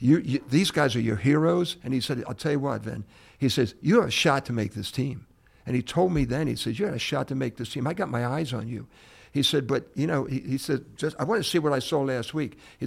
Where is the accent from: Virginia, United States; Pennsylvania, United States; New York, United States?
Pennsylvania, United States; Glenolden; it's from where I grew up in Glen Olden, Edinburgh High School.